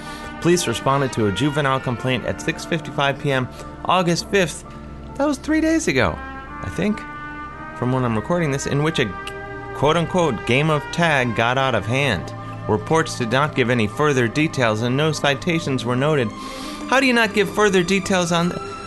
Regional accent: University Heights, Ohio, United States; By the way, one town over from where I grew up in University Heights.

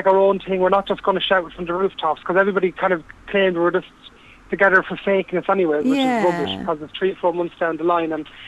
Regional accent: Ireland; I mean, I'm like an Irish traveller. I come from a humble background.

